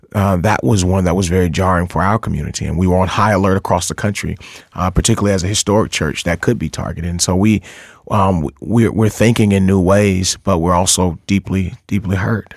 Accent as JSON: {"language": "English", "town": "Atlanta", "region": "Georgia", "country": "United States", "said": "I'm from Atlanta, Georgia, originally."}